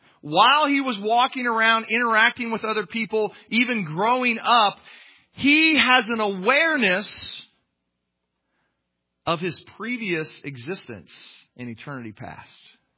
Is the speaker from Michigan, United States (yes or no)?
no; Canton, Ohio, United States; born there; have to trust my parents are telling me the truth when they say I was born in Canton, Ohio, right?